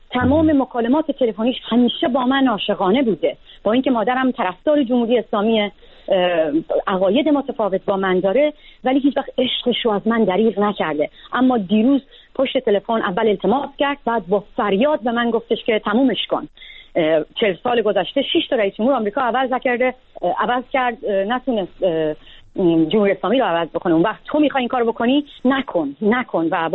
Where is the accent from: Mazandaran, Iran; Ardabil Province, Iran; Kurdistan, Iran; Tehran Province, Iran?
Mazandaran, Iran; Babol; از وزارت اطلاعات تهران رفتن توی شهر خودم بابل حمله کردن.